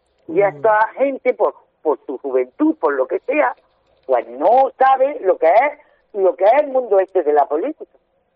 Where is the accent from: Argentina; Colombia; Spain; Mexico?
Spain; Carchuna-Calahonda, Andalusia; Otra cosa que beneficia a mi pueblo, Carchona y Calahonda, porque mi sueldo no sale de las arcas municipales de Carchona y Calahonda, sale de Motril.